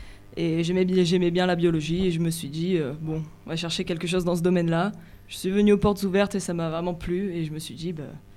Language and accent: French; Marseille, Provence-Alpes-Côte d'Azur, France; Je viens de Marseille.